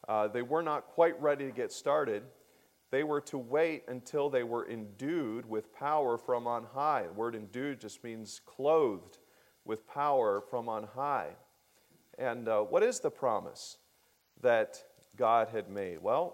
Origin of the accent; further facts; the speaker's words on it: United States; The newspaper in the county that I grew up in Lake County, is called the News Herald